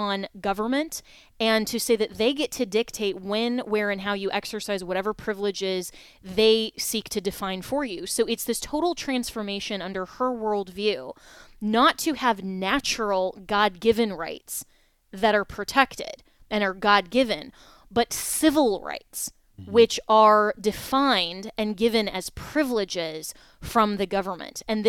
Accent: Florida, United States; here in my home state of Florida

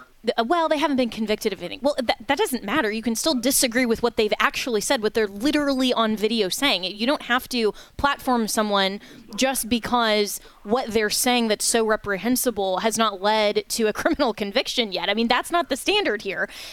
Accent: Florida, United States; who's a Florida state senator for the 14th district here in my home state of Florida.

